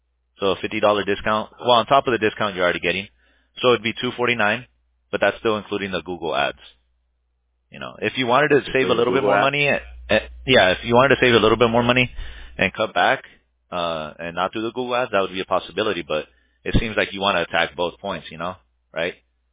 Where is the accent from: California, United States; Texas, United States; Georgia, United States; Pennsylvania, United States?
California, United States; Stanton; Yeah, I'm from Stanton.